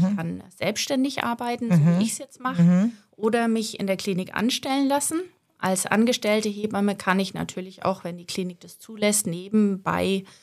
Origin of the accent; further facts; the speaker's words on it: Coburg, Bavaria, Germany; Ich bin gebürtig aus der Nähe von Coburg und bin dort aufgewachsen. Und bin dann in Erlangen dort in die Schule für Hebammen gegangen.